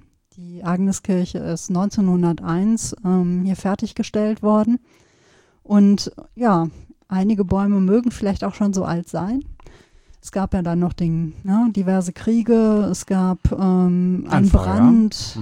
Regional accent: North Rhine-Westphalia, Germany; Ich bin ja im Sauerland groß geworden

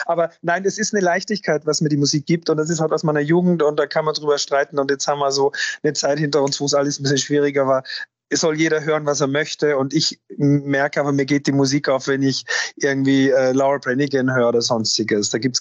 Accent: Austria; für mich als Österreicher

